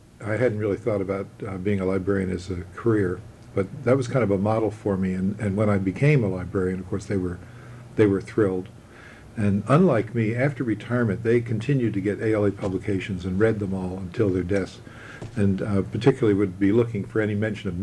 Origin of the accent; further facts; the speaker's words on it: Greensburg, Pennsylvania, United States; also born or lived in York, Pennsylvania; I was born in 1938 in York, Pennsylvania. My father was a minister, and his entire career was in Pennsylvania, but we moved about every 7 years.